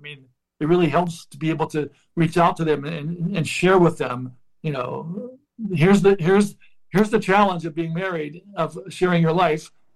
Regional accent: Steubenville, Ohio, United States; I was born and raised in the Serbian Church, Holy Resurrection in Steubenville, Ohio.

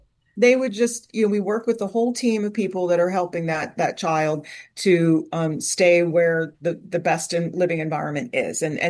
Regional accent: Pennsylvania, United States; I grew up in a rural area, Latrobe, between Latrobe and Crabtree. So it was very rural, which was a great childhood with all the woods and doing all those nature things.

